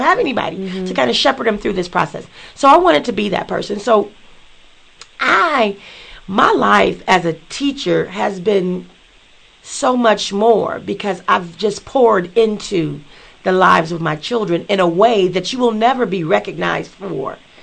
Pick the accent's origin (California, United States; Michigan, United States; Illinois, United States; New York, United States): Illinois, United States; Yes, I grew up in Cabrini.